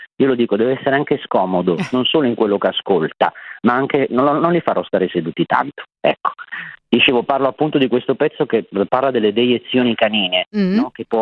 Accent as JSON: {"language": "Italian", "region": "Apulia", "country": "Italy", "said": "io sono pugliese"}